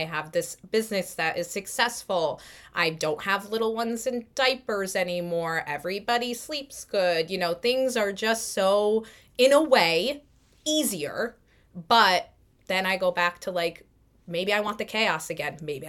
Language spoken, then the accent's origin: English; Connecticut, United States; I live in New Jersey, but I'm from Connecticut. So I knew I had a good base and foundation of I knew a lot of people in Connecticut.